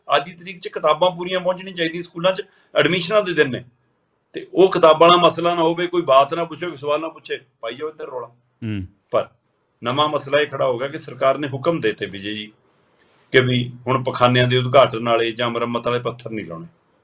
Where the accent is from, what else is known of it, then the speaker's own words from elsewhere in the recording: Punjab, India; ਉਸ ਸਾਰੇ ਦੌਰ ਦੇ ਵਿੱਚ ਅਸੀਂ ਪੰਜਾਬ ਦੇ ਆਪਣੇ ਸੈਂਕੜੇ ਪੁੱਤ ਗਵਾਏ